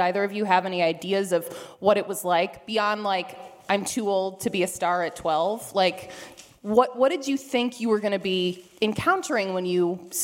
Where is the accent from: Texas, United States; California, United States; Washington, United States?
Washington, United States; Seattle; born there; My family's from Louisiana. I was born in Seattle. My family's from Louisiana. So there was a lot of music in the house.